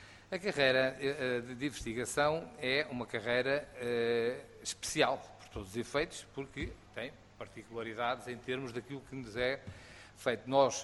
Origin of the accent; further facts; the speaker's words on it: Portugal; eu sou português, o capitão em Portugal vale tanto como general na Espanha ou na Bélgica.